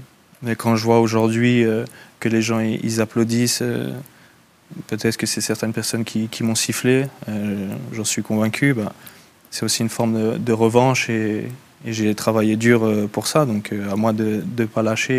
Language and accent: French; Geneva, Switzerland; Je suis genevois, on sait jamais ce qui peut se passer dans le futur.